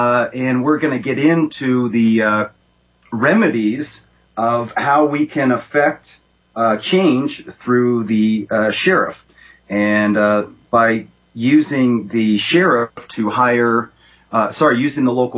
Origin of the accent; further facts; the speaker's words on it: Florida, United States; So it's a completely different than I'm from Florida for a long time.